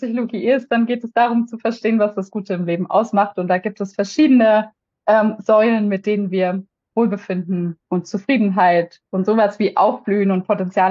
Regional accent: Saxony, Germany; now in Berlin, Germany; ich komme nicht aus Berlin ursprünglich, ich komme aus Sachsen ursprünglich, aus der Nähe von Dresden, aber ich lebe aktuell in Berlin.

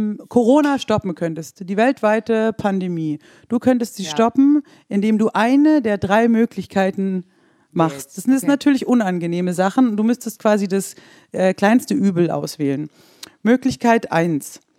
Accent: Baden-Württemberg, Germany; Also ich bin ja aus dem Schwabenländle und wegwerfen ist ja gar nichts für mich.

